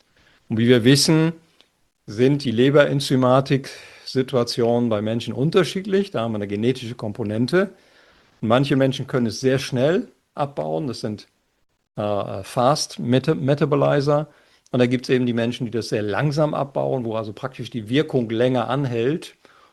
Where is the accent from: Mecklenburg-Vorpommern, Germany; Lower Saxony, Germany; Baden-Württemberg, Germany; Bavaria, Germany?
Lower Saxony, Germany; moved away; ich komme ja aus Ostfriesland, da trinkt man gewöhnlicherweise dreimal drei Tassen Tee am Tag. Ja, seitdem ich nicht mehr in Ostfriesland lebe, ist das ein bisschen abhanden gekommen.